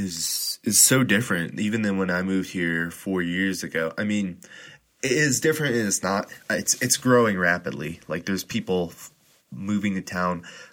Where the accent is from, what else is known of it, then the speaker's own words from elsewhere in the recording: Wisconsin, United States; I've talked to people who have moved from my home state of Wisconsin